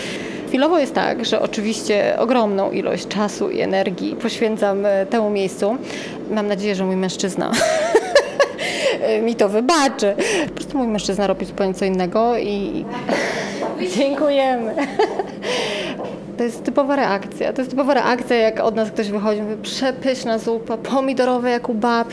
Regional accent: Gdańsk, Pomeranian Voivodeship, Poland; wróciłam do Gdańska, jestem z Gdańska, mam tutaj również przyjaciół

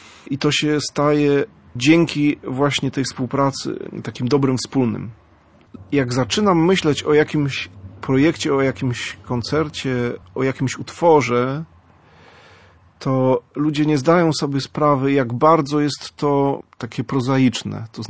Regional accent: Wejherowo, Pomeranian Voivodeship, Poland; born there; Urodziłem się w Wejherowie. Wejherowo jest w ogóle bardzo urokliwym miastem. Bardzo lubię tam wracać. Moi rodzice nadal tam mieszkają.

